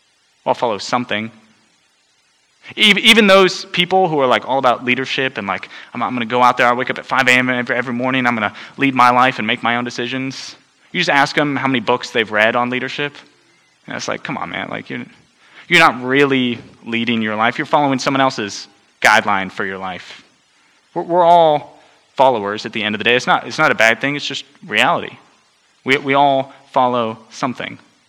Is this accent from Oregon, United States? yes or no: yes; Portland, Oregon, United States; also born or lived in England; I was born in England, but I grew up in Portland, Oregon. To two faithful, God-following parents who loved me very well.